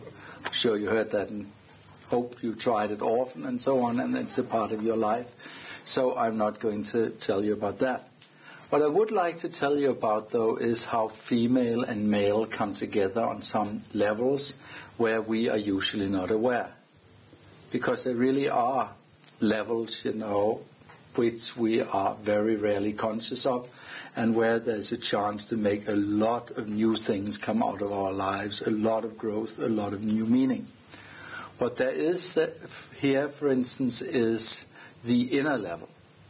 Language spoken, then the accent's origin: English; Denmark; I'm from Denmark, and I'll be speaking on relationships.